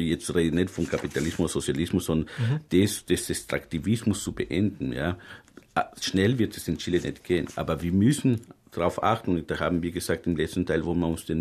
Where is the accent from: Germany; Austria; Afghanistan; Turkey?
Austria; das ist eigentlich was ganz Normales für mich hier als Österreicher